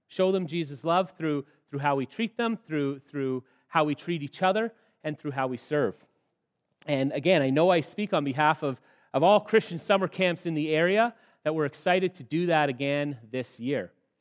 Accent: Sault Ste. Marie, Ontario, Canada; We're from Sault Ste. Marie, or I'm from Sault Ste. Marie. She's from North Bay. We live in Sault Ste. Marie.

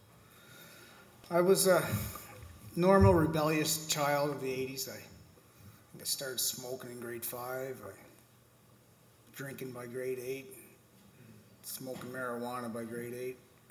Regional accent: Edmonton, Alberta, Canada; born there; 46 years old. I was born in Edmonton, Alberta. At the age of two, I was adopted by my great aunt.

